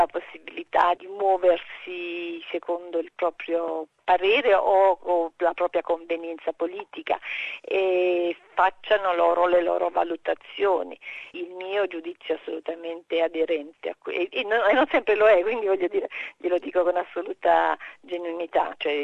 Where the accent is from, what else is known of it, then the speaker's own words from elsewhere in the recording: Campania, Italy; io che sono campana